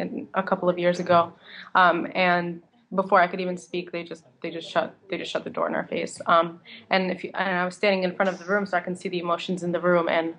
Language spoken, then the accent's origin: English; Gaza Strip, Palestine; I'm a Palestinian, I'm from the Gaza Strip